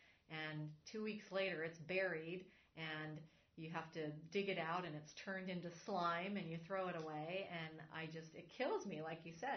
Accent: California, United States; when I was growing up, my mom only used dried basil. And we grew up in Southern California, but it wasn't the thing to plant fresh herbs.

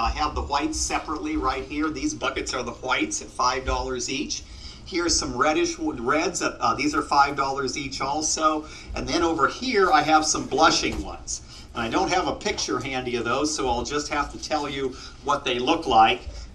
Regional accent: Carmel Valley, California, United States; I grew up in Carmel Valley

